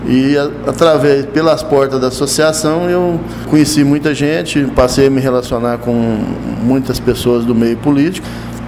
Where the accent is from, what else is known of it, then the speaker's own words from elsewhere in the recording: Goiás, Brazil; Sou natural da cidade de Goiás, meu pai é de Goiás Velho, minha mãe é aqui da cidade de Goiandira, né? … são duas famílias bastante conhecidas aqui na região.